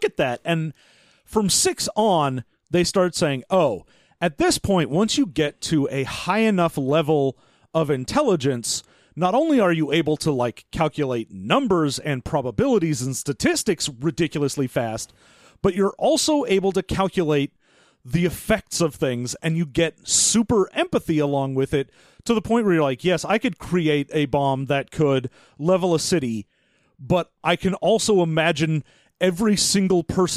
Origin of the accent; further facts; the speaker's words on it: United States; but I'm American